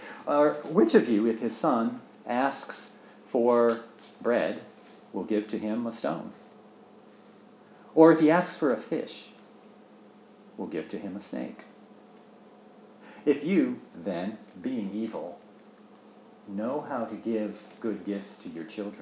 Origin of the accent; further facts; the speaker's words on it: United States; And so I'm American, so sorry, a lot of these are American.